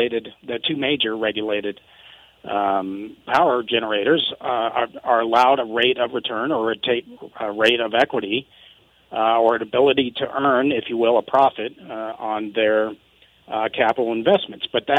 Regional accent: Montana, United States; As we all know from growing up in Montana, there is no sport that embodies the Montana way of life and our culture more than the rodeo

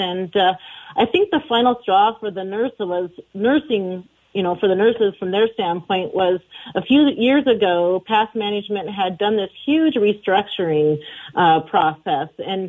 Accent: Montana, United States; I grew up in Montana. I grew up in a little town over on the east side of the mountains.

